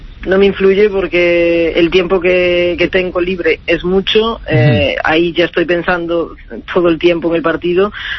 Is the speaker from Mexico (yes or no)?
no; Galicia, Spain; la verdad es que no soy muy supersticiosa, y eso que soy gallega